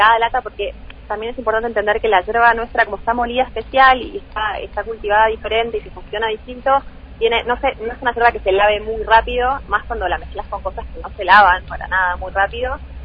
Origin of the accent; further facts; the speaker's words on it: Patagonia, Argentina; de hecho yo soy patagónica